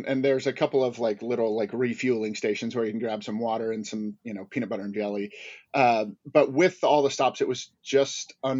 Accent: Warrenton, Oregon, United States; I grew up in the Pacific Northwest, but right at the mouth of the Columbia River. So I actually grew up in the town of Warrenton, but Astoria was like 7.5 miles from where I grew up.

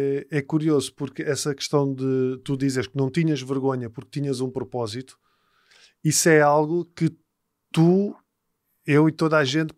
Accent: Lisbon, Portugal; Mas eu cresci nos Olivais

